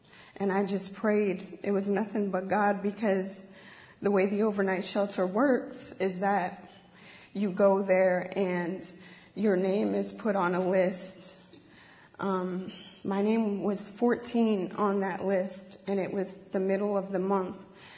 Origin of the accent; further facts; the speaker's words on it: East Coast, United States; I was carrying my bags in these hills in Washington. I'm from East Coast, okay?